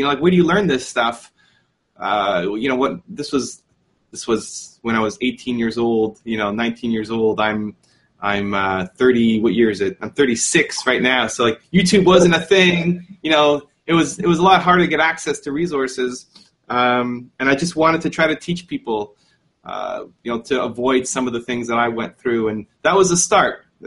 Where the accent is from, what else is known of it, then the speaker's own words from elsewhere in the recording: New Jersey, United States; You know, you growing up in New Jersey, I'm sure you had your yearbooks